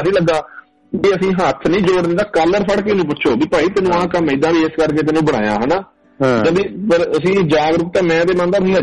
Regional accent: Ratia, Haryana, India; ਸਾਡਾ ਜਿਹੜਾ ਰੂਟ ਹੈ ਹਰਿਆਣੇ ਦਾ, ਦਿੱਲੀ ਬਹਾਦਰਗੜ੍ਹ ਰੋਹਤਕ ਹਿਸਾਰ ਤੇ ਫਤਿਹਾਬਾਦ ਤੇ ਸਾਡਾ ਸ਼ਹਿਰ ਰਤੀਆ

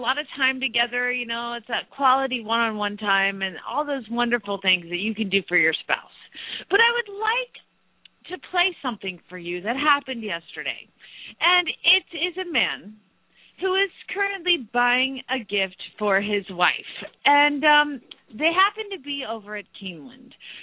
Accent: Phoenix, Arizona, United States; from Phoenix, Arizona

